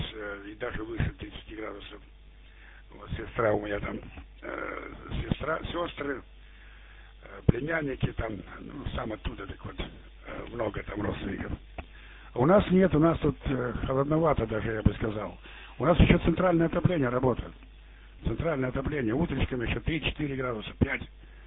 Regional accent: Chelyabinsk, Chelyabinsk Oblast, Russia; Сам я с Урала, с Южного Урала, Челябинск.

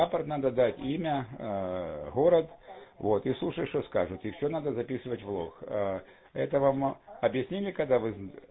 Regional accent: Chernihiv, Chernihiv Oblast, Ukraine; now in Crimea; я сам из Чернигова, но так живу в Крыму давно уже.

